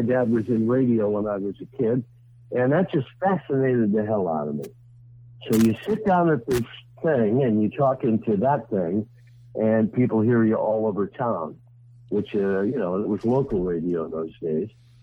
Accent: Pittsburgh, Pennsylvania, United States; accent: Pittsburgh; my Pittsburgh accent was as thick enough to cut with a knife

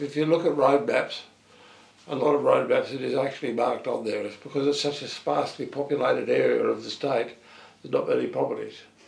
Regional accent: South Australia, Australia; also born or lived in Adelaide; On a farm, 15 kilometres northwest of Clare.

